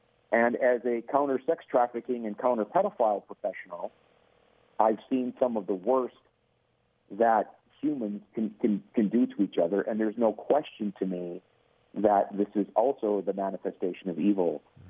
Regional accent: Wisconsin, United States; I was born and raised in Wisconsin Lutheran, and I don't know what I am now.

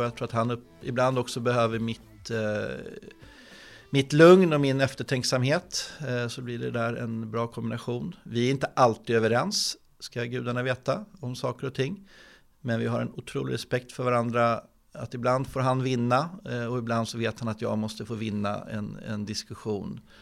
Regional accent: Stockholm, Stockholm County, Sweden; Men jag är ju söderkille från början, så jag är uppvuxen på Södermalm.

